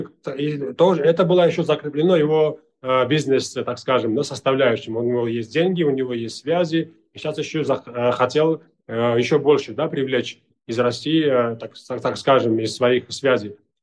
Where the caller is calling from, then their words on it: Tbilisi, Georgia; вот я сейчас из Тбилиси говорю, как гражданин Грузии